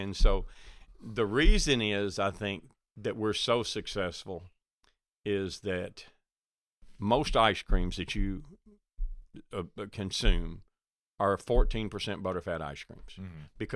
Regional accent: Bowling Green, Kentucky, United States; I'm from Bowling Green, Kentucky. And without my cows, none of you all have a job.

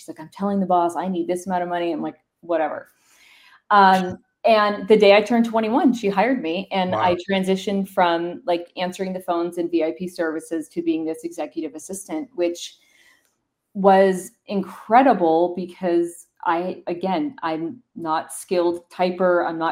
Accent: Las Vegas, Nevada, United States; So being born and raised in Las Vegas, the casino world is an easy like jump

